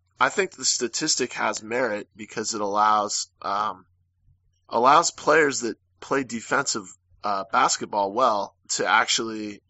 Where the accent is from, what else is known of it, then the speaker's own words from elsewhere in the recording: Seattle, Washington, United States; this is very different than kind of what I grew up watching in Seattle, or what we grew up watching in Seattle.